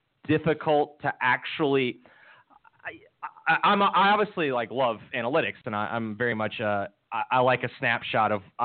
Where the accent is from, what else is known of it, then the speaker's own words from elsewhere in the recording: Memphis, Tennessee, United States; I was born and raised in Memphis